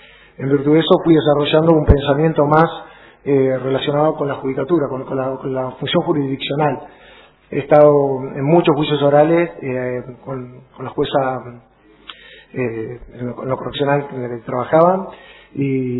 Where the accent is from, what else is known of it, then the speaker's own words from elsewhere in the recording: El Maitén, Chubut, Argentina; yo me crié en el Maitén, estuve hasta que luego me fui a estudiar, mi mamá era médica, estuvo 20 años en el Maitén, luego mi papá profesor, se fueron a vivir a Esquel, están, no sé, también 20 años, y quería volver a mi provincia.